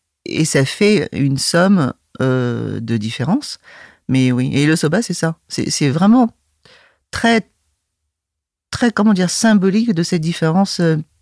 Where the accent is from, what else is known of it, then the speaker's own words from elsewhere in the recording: France; Et moi, comme j'ai grandi en France, j'ai l'habitude de mâcher, de mastiquer.